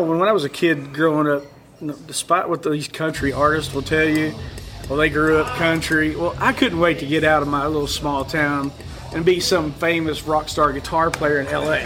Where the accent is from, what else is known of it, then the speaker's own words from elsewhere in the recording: Dibble, Oklahoma, United States; We grew up. Oh, we were raised in Dibble.